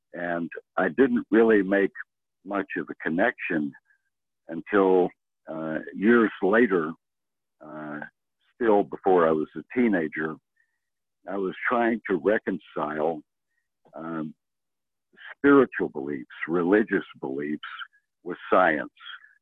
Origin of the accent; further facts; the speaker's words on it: Kentucky, United States; I grew up in Kentucky during the era of the Sputnik, the space race